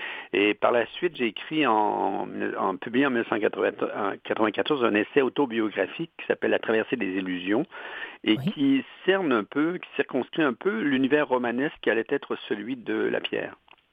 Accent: Quebec, Canada; mon enfance dans le Bas-Saint-Laurent.

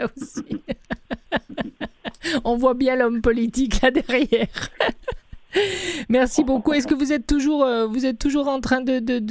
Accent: France; je suis française et l'anglais n'est pas ma langue.

